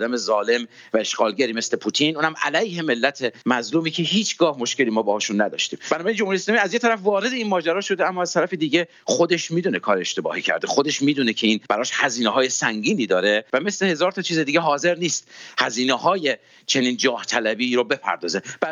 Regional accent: Iran; من و شما به عنوان یک ایرانی بهتر از خارجی ها باید بشناسیم

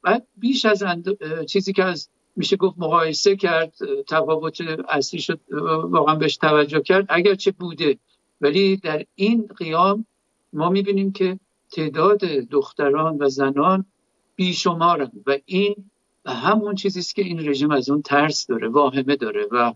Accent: Iran; من به عنوان یک ایرانی، به عنوان یک پیشکسوت ورزشی واقعا افتخار میکنم

